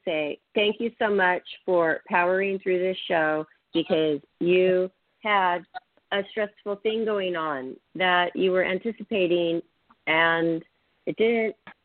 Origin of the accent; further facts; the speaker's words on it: Seattle, Washington, United States; I'm from Seattle. I remember that Seattle Slough horse winner.